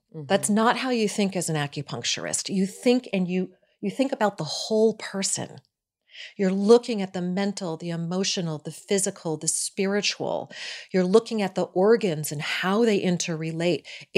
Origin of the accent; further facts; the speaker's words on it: East Coast, United States; And, you know, I'm from the East Coast. I'm 52